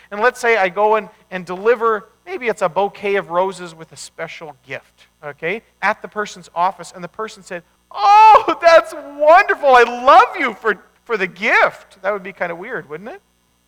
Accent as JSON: {"language": "English", "region": "Manitoba", "country": "Canada", "tie": "born or raised there", "said": "Where I grew up in Manitoba, there was the Red River, and it was Red River because it was muddy, you know?"}